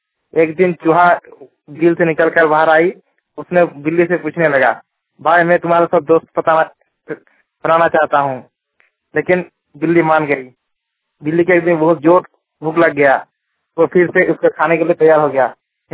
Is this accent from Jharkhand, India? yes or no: yes; Jamtara, Jharkhand, India; मैं झारखंड के जामताड़ा जिला का रहने वाला हूँ।